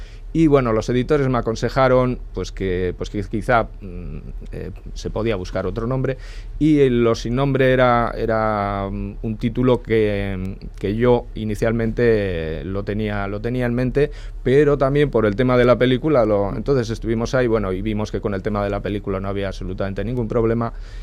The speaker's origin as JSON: {"language": "Spanish", "town": "Abanto y Zierbena", "region": "Basque Country", "country": "Spain", "said": "Sí, bueno, soy de Abanto y Ciervana, ya sabes."}